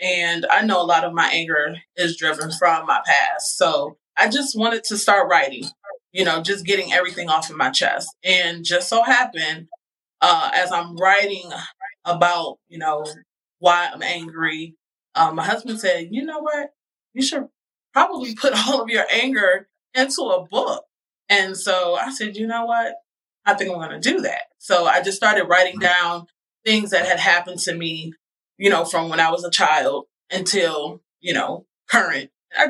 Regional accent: Ohio, United States; I am from up north. I am from Northeast Ohio. And I've moved to North Carolina, I think, of 2014 to get away from the snow

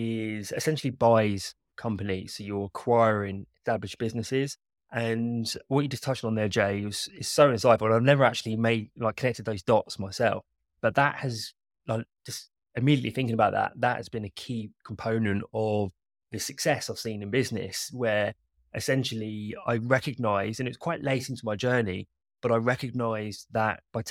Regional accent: South East England, United Kingdom; I'm based in England. I'm sure a lot of you can tell by my accent. I grew up in a town just outside of London. So it was around 45 minutes west of London, a fairly sort of large market town to a degree.

